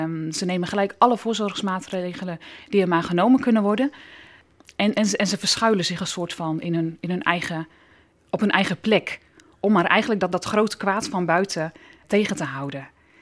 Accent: Netherlands; Maar voor mij als Nederlander is het niet veilig genoeg om in de wijk van de kerk te wonen. Daarom woon ik in een beveiligde wijk op ongeveer 20 minuten afstand van de kerk.

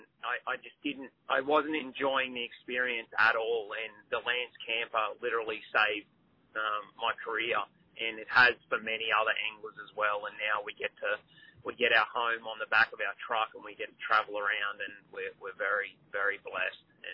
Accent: Australia; Well, I fished my whole life in Australia, and we have a lot of different species.

